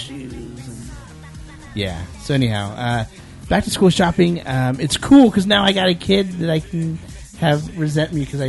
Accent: United States; Well, as an American, I pride myself on always working the hardest that I can work.

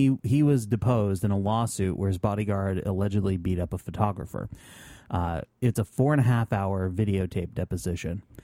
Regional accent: Scotland, United Kingdom; I'm Scottish, so I'm supposed to hate the Irish.

